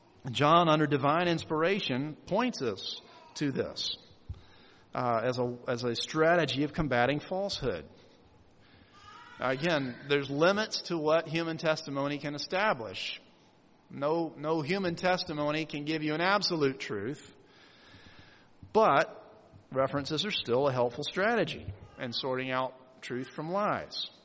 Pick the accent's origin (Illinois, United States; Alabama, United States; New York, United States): Alabama, United States; He mentioned he had moved from my hometown in Alabama. He had attended my home church there even.